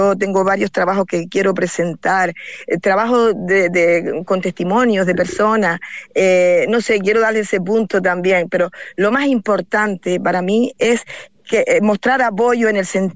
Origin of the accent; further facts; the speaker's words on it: Tuineje, Canary Islands, Spain; Yo me crié en Tuineje como pueblo, y allí antiguamente pues no había luz eléctrica, la luz llegó muy tarde